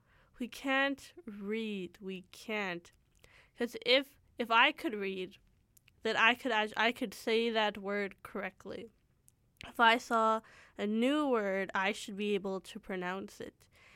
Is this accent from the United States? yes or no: no; Surrey, British Columbia, Canada; born there; I was born in Surrey